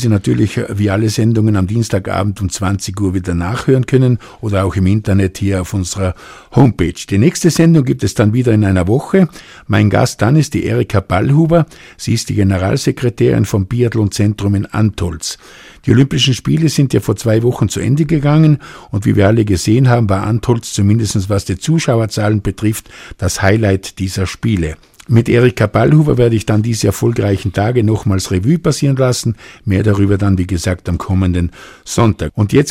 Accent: Tyrol, Austria; Bei uns in Osttirol, meine Heimat ist Tirol.

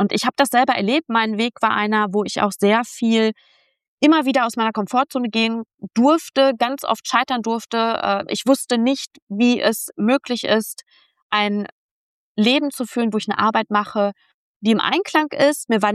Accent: Germany; Ich bleibe mal in Deutschland, ne? Also ich gehe jetzt nicht auf alle Länder ein, sondern bewusst dort, auf wo ich aufgewachsen bin.

